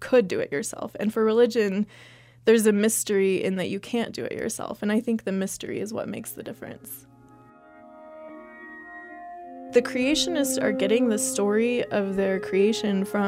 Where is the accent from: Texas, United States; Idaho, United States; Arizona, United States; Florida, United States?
Texas, United States; I mean, I'm from Texas, and so I've met some creationists